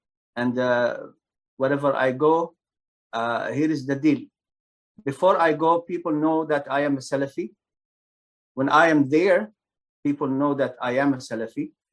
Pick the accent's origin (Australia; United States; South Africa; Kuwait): Kuwait; originally from Palestine. I grew up in Kuwait, and I spent about two thirds of my life in the West, in Europe, and then in America.